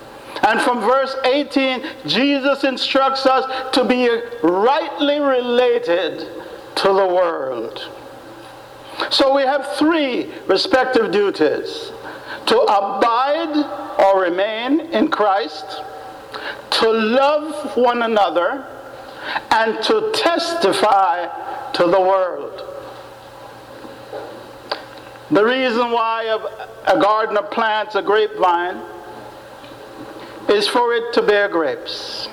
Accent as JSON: {"language": "English", "country": "Jamaica", "tie": "born or raised there", "said": "When I was a boy growing up in Jamaica, we had a grapevine in the back of the yard."}